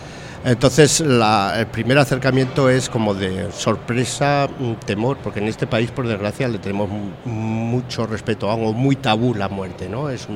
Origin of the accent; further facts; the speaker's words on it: Aragon, Spain; Y como buenos maños que somos, pues...